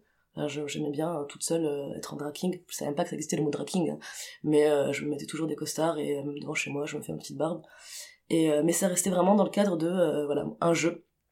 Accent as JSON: {"language": "French", "town": "Tunis", "region": "Tunis Governorate", "country": "Tunisia", "tie": "born or raised there", "said": "Donc j'ai grandi à Tunis"}